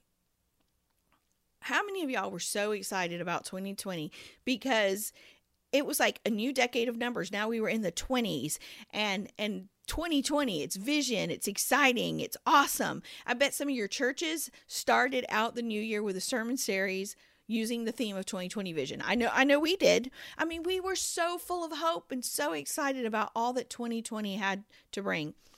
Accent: Florida, United States; especially for us because we're originally from Florida

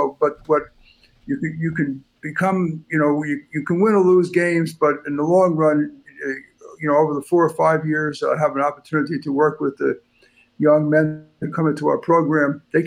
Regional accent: Queens, New York, United States; But when I grew up in Queens, it was smaller communities. Elmhurst, there were some empty lots on the corner where you could play some baseball, whatever.

